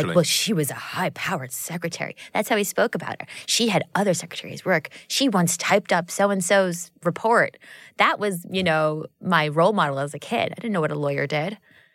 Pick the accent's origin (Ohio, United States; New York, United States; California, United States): New York, United States; Queens; No, I'm from South Queens.